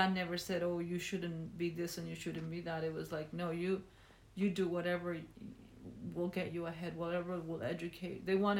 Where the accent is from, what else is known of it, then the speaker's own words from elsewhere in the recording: Cuba; I grew up in Cuba